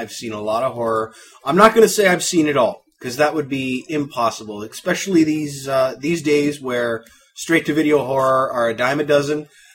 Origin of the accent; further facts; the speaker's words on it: Windsor, Ontario, Canada; able to rent around where I'm at in Windsor, Ontario, which is just across from Detroit, Michigan. We're Canadian here. I was 17 when I first got my hands on the original